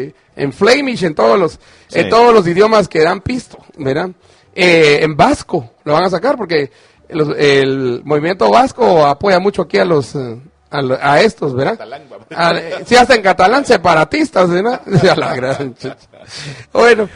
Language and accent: Spanish; Chimaltenango, Guatemala; por mi pueblo, de Chimaltenango.